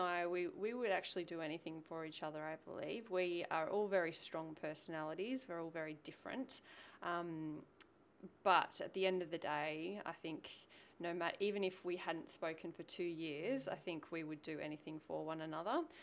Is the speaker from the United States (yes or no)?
no; Sydney, New South Wales, Australia; I'm born and bred in Sydney. In actually North Sydney, Neutral Bay area. So a very affluent, yuppie, North Shore girl kind of scenario.